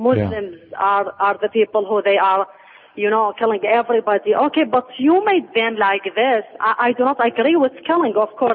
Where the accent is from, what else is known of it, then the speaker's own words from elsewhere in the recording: Iraq; now in Chicago, United States; And I am a refugee from Iraq. Mm-hmm. I have been in this country only 4 years.